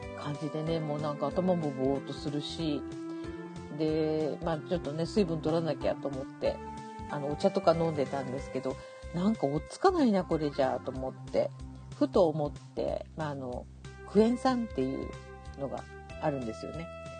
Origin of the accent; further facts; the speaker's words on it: Tottori, Japan; moved away as an adult; now in Shimane, Japan; まあ、私鳥取生まれの鳥取育ちで、まあ、大人になってから、まあ、島根に引っ越してきたわけなんですけどね